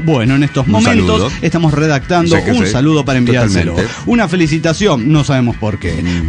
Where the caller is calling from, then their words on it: San Luis Potosí, Mexico; Soy un geomático de San Luis Potosí, México.